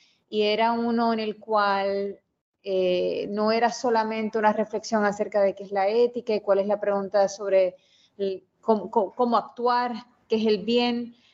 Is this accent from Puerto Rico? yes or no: yes; Mayagüez, Puerto Rico; Yo soy de Mayagüez, Puerto Rico. Me crié allá